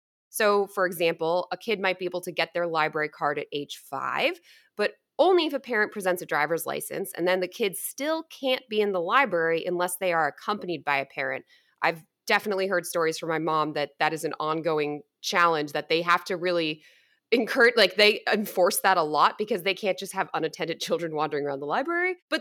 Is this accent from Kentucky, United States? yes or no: no; Londonderry, New Hampshire, United States; growing up in Londonderry